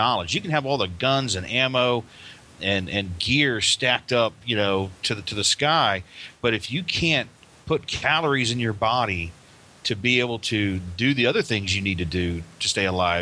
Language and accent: English; Florida, United States; You know, I grew up here in Florida, and as a kid, I was one of those kids that went out the back door at 7 a.m. with a BB gun, and I came home at dark.